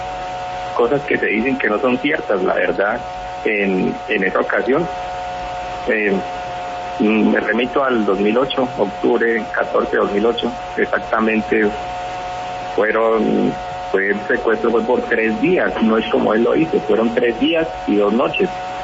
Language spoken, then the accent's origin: Spanish; Cauca, Colombia; tengo rasgos indígenas, tengo rasgos normal de, como un campesino normal, obviamente, soy de acá del Cauca, soy del Cauca como tal, pero bajo ningún punto, o sea, no pertenezco a ningún cabildo indígena, no pertenezco a ninguna comunidad indígena